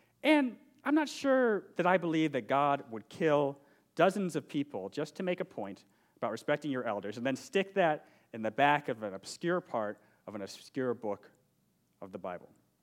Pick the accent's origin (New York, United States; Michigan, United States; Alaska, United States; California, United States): Michigan, United States; Detroit; I'm originally from Detroit, and I know what it's like for a people to assume things about you just because of where you're from.